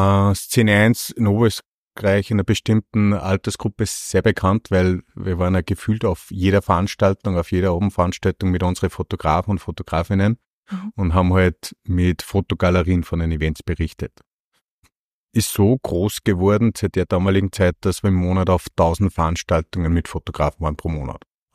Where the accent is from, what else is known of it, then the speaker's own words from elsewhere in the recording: Waldneukirchen, Upper Austria, Austria; Ich komme aus Waldneukirchen, das ist in der Nähe von Bad Hall. Bin ein Wirtssohn, ja.